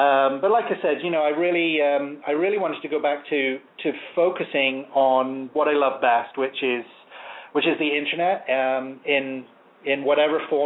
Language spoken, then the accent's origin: English; England, United Kingdom; now in United States; So that's how I came to move from England to the States.